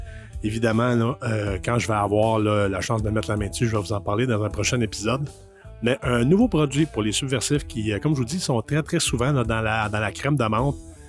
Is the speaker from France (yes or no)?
no; Quebec, Canada; Un nouveau vignoble qui arrive au Québec, évidemment, comme vous le savez, dans ma région natale de Bois-Missisquoi